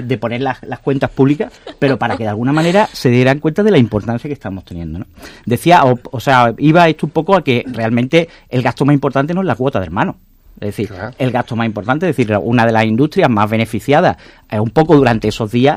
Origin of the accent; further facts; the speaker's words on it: Málaga, Andalusia, Spain; somos de Málaga o el área metropolitana, ¿no?